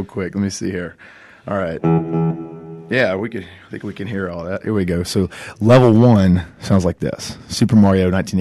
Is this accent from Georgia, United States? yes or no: yes; Georgia, United States; I grew up in South Georgia